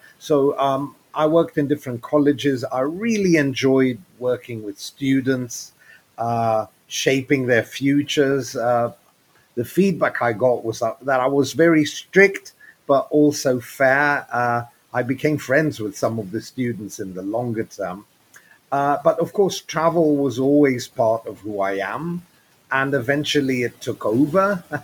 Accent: Athens, Attica, Greece; also born or lived in London; I'm half Greek and half South African British. I was born in London, but I grew up in Athens, Greece. So I'm used to the sun.

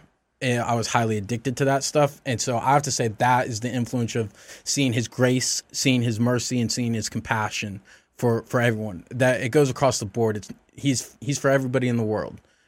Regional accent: the South, United States; I grew up in the South. I was told yes, sir, no, sir, yes, ma'am, no, ma'am.

